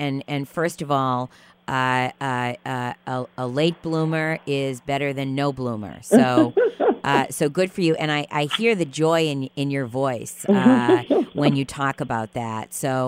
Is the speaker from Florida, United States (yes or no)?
no; Boston, Massachusetts, United States; I'm from Boston, so people sometimes give me a little bit of a hard time about my accent.